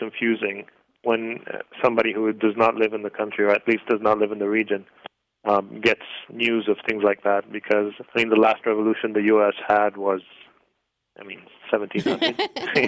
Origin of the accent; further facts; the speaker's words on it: Palestine; I'm Palestinian. I'm Canadian.